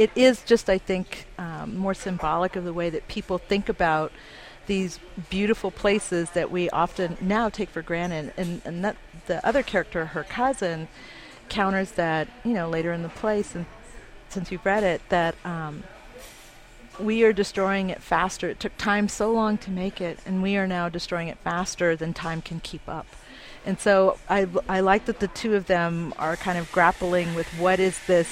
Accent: San Antonio, Texas, United States; now in Santa Fe, United States; So there is, if I go to San Antonio, my hometown, I can hear how the play sounds on the street, in the mall, in restaurants, in my family. When I'm roaming around here in Santa Fe, I hear it all the time.

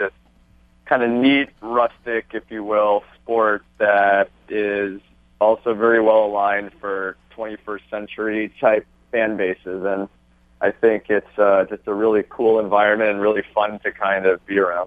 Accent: New York City, New York, United States; and growing up in New York City, even went to Game 7 of the 94 Cup Finals

